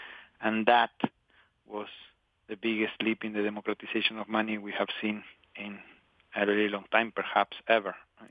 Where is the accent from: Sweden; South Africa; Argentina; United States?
Argentina; Patagonia; I grew up in Patagonia, in the southern part of Argentina